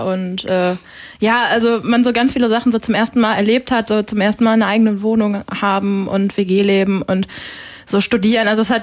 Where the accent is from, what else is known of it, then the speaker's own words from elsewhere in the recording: Remscheid, North Rhine-Westphalia, Germany; now in Cologne, Germany; Ich komme tatsächlich eigentlich aus Remscheid und bin vor ein paar Jahren dann hier nach Köln gezogen. Und ja, würde auch, glaube ich, sagen, dass Köln meine Heimat ist.